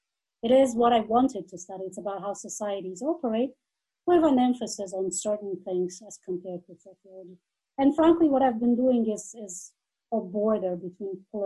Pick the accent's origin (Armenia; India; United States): Armenia; English is a second language; I'm a local Armenian, born and grew up in Armenia, old enough to remember the Soviet Union, the collapse of the Soviet Union, and what came after.